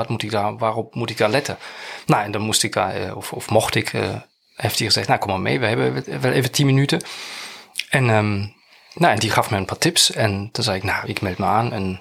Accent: Bremen, Germany; Die had in Bremen, daar waar ik opgegroeid ben, had die ooit een bandje.

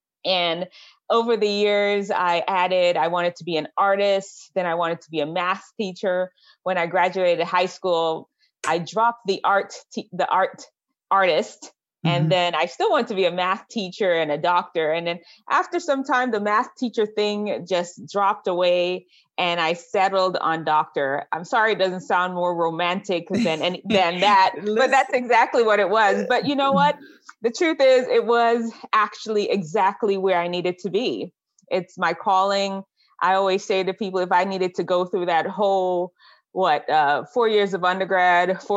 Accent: Jamaica; Listen, I'm from Jamaica originally.

